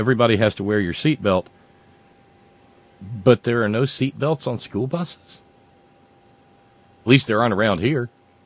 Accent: Alabama, United States; Now where I grew up in Alabama, inside the city school system, they were all chartered from a local bus company

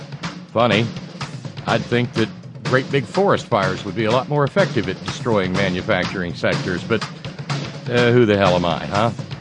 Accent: the South, United States; I give a damn because it's the South, and I'm a Southerner, and I hate to see it burn.

